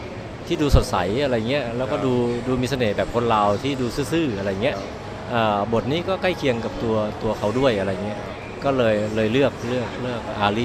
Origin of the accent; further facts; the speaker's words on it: Surin, Thailand; ทั้งที่บ้านผมอยู่สุรินทร์แล้วก็ใกล้กับเมืองลาวใกล้กับปากเซแค่ประมาณ200กิโล